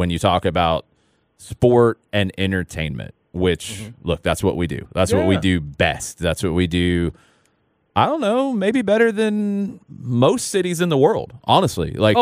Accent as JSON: {"language": "English", "town": "Clayton County", "country": "United States", "tie": "born or raised there", "said": "I grew up in Clayton County, and we had an Olympian swimmer, Steve Lundquist, who came to our elementary school when I was a kid."}